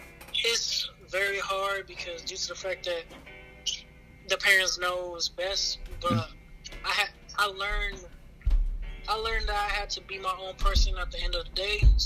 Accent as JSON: {"language": "English", "town": "Columbus", "region": "Ohio", "country": "United States", "said": "I'm from Columbus, Ohio."}